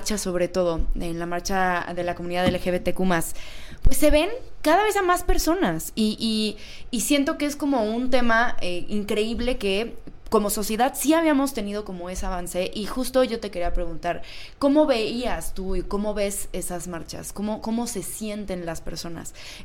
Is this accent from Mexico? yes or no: yes; Mexico